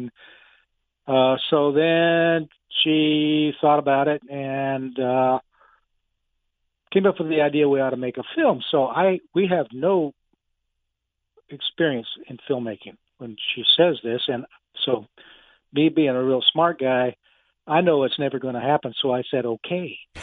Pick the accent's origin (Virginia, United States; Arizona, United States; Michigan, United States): Arizona, United States; Casa Grande; So, I'm from your neck of the woods. I was raised in Casa Grande